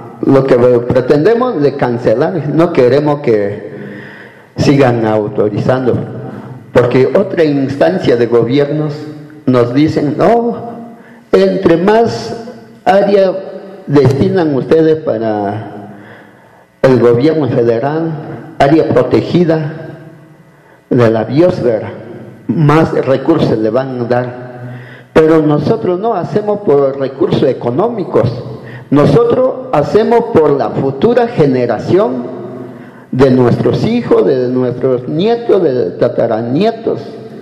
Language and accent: Spanish; Guerrero, Mexico; first language Me'phaa; Spanish is a second language; Lo hablamos nuestra lengua mepa, nuestra lengua materna, lo hablamos.